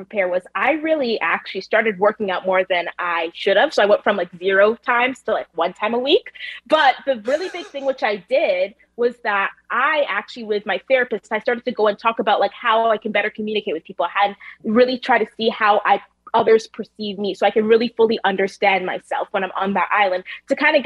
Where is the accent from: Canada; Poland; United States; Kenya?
Kenya; I lied and told everyone I was going to Kenya because I'm from Kenya.